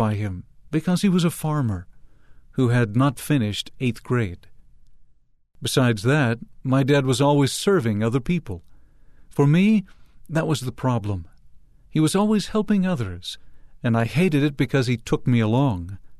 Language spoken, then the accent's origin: English; Illinois, United States; I grew up in Illinois, in a small farming community on the main road to Nauvoo.